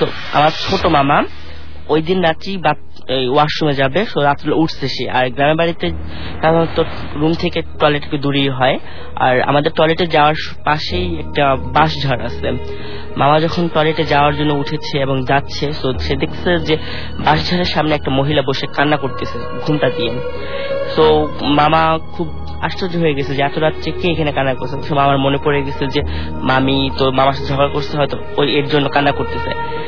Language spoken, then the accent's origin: Bangla; Dohar, Dhaka Division, Bangladesh; আমাদের গ্রামের বাড়ি দোহার, দোহারের ঘটনা। তখন আমার বয়স 5 কি 6